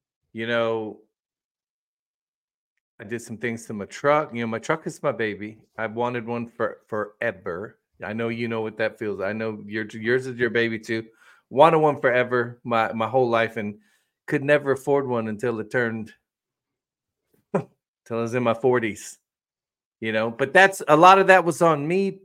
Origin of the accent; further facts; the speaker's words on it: Adak, Alaska, United States; that island I grew up on in Alaska, Adak, this little island.